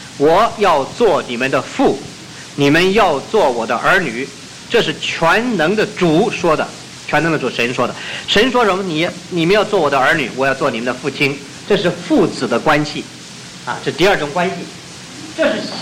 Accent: China; 也是就像我们中国人所讲的

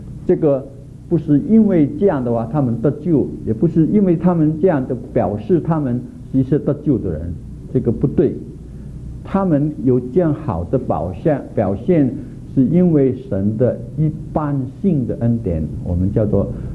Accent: China; 因为我们中国人骂人的就是你禽兽不如

